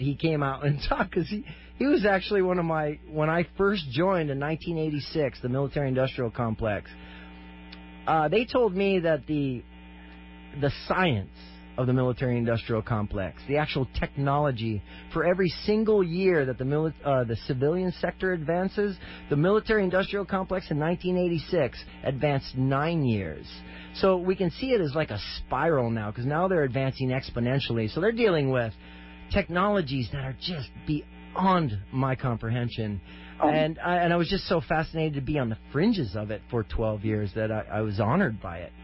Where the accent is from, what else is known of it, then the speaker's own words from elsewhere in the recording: Hawaii, United States; wanted to help in restore the cultural heritage of the Hawaiians, which I was really appreciative of being a Hawaiian.